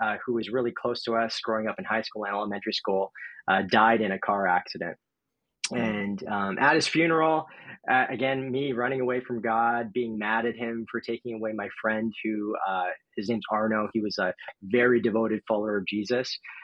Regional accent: Richmond, British Columbia, Canada; also born or lived in California; We moved up here from California. That's originally where I'm from. And I grew up here ever since I was like 6. So pretty much consider myself Canadian. I'm dual citizen.

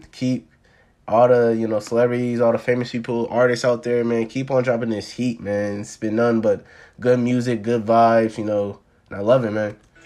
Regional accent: Ohio, United States; I'm from Ohio. The state of Ohio, we about to be in purple.

